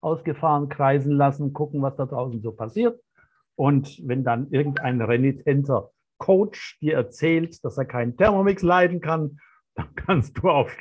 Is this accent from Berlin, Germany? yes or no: no; Baden-Württemberg, Germany; Ich bin ja Schwabe.